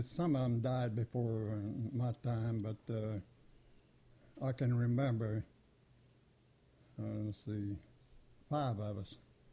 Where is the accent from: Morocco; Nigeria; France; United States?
United States; Church Point, Louisiana; born there; I was born in Church Point, over Church Point, Louisiana.